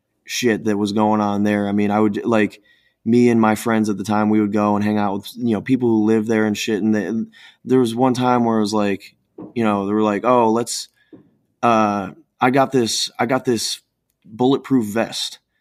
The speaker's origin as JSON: {"language": "English", "town": "Cleveland", "region": "Ohio", "country": "United States", "tie": "born or raised there", "said": "So like growing up in Cleveland, I definitely came into things a bit more on, you know, the more hardcore end of things."}